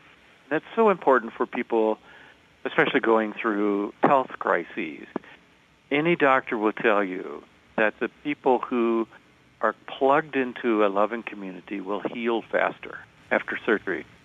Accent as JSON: {"language": "English", "region": "the South", "country": "United States", "tie": "born or raised there", "said": "I grew up in the South, and in my church, it had a lot of things wrong with it."}